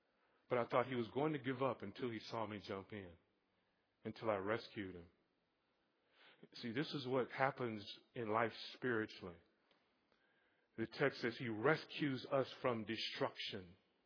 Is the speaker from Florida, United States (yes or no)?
yes; Florida, United States; And I grew up in Florida, and I'm used to swimming, and I grew up around in all sorts of lessons.